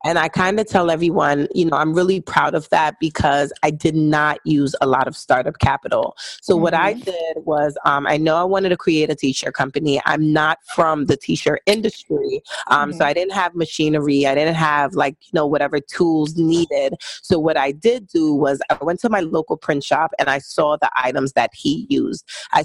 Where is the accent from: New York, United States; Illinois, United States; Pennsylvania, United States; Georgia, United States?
New York, United States; Brooklyn; now in Baltimore, United States; I am from Brooklyn, New York, but I live in Baltimore, Maryland, and I've been here for almost 10 years now.